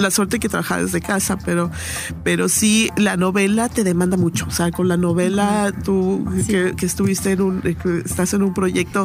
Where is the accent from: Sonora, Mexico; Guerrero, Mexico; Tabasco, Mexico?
Sonora, Mexico; Mucho por mi niñez, sí, en el Valle del Yaqui, ¿no?